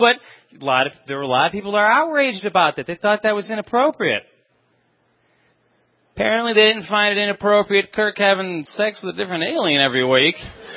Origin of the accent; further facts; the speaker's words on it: Chicago, Illinois, United States; I'm from Chicago originally.